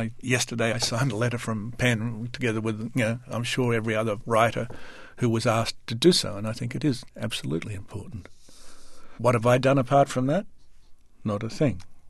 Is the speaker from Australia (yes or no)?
yes; Australia; And because I am from Australia, I felt I knew his accent.